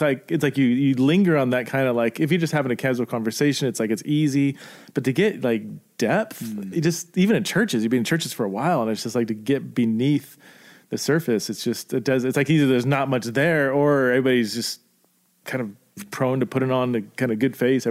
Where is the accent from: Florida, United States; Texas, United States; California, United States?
California, United States; Simi Valley; I came from Simi Valley and I feel like there's a decent amount there